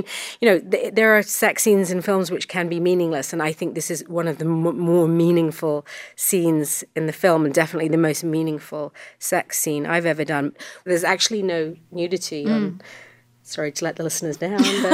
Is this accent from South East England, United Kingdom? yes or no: no; London, United Kingdom; a community that was just up the road from where I grew up in North London